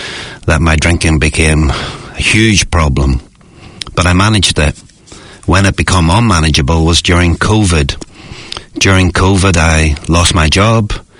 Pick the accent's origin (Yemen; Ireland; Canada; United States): Ireland; I'm from Ireland.